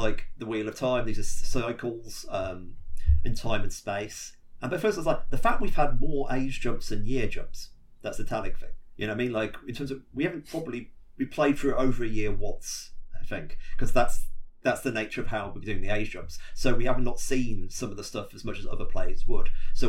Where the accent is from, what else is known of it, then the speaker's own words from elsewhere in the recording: United Kingdom; Like, I was going to say, but like, we're British. Like, we're not used to, you know, having any heat.